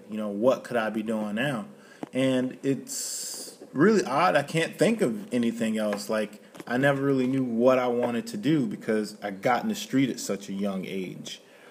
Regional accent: New Jersey, United States; So, it's just my autobiography. I grew up in New Jersey.

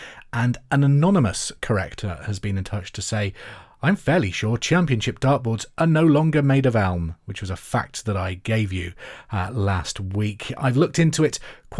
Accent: Scotland, United Kingdom; Me being Scottish feels like I need to defend them.

